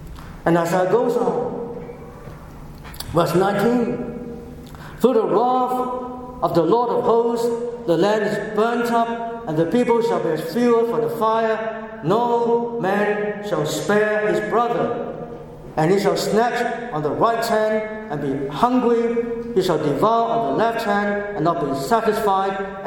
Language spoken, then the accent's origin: English; Hong Kong; When I grew up in Hong Kong, we got the impression that English people, they are well-ordered, they are well-dressed